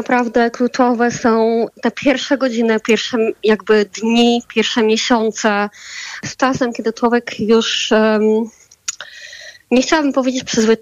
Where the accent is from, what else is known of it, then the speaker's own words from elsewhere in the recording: Warsaw, Masovian Voivodeship, Poland; Warszawa, ona jest mi najbliższa, to jest moje rodzinne miasto.